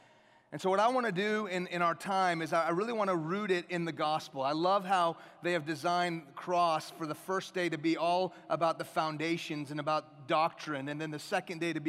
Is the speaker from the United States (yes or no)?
yes; Houston, Texas, United States; You can tell I'm from Texas with that name, right? Yeah. So that's right. I was born in Houston, so I'm a Texan and an Iranian.